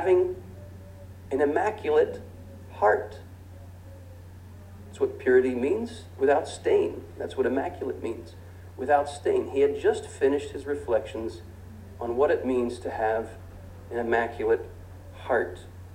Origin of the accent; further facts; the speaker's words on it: United States; And as an American, the stunningness of this announcement was compounded by the fact that President Reagan had just been shot a few weeks earlier.